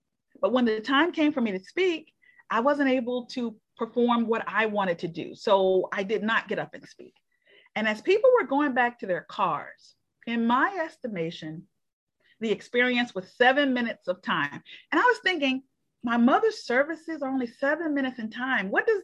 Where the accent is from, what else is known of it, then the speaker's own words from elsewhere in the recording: Montgomery, Alabama, United States; My journey started actually, I'm from Montgomery, Alabama